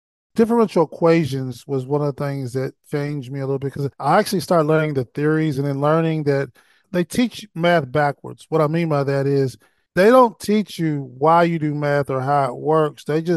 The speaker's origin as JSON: {"language": "English", "town": "Owensboro", "region": "Kentucky", "country": "United States", "said": "I'm from Owensboro, Kentucky."}